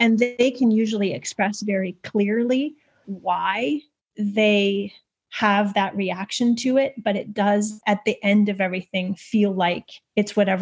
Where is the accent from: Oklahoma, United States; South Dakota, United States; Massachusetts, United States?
Massachusetts, United States; We grew up in Western Massachusetts and our family had moved just north of the border to Vermont.